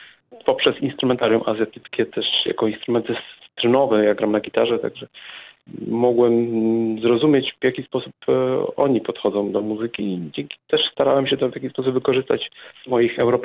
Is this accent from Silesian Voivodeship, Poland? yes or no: yes; Jastrzębie-Zdrój, Silesian Voivodeship, Poland; Ja pochodzę z Jastrzębia Zdroju.